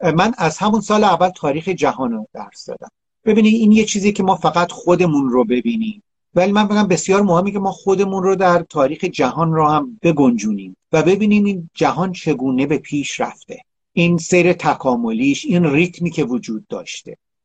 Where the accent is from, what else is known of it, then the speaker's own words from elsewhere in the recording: Iran; فکر میکنم خیلی مهمه که ما به عنوان یک ایرانی هویت خودمون رو داشته باشیم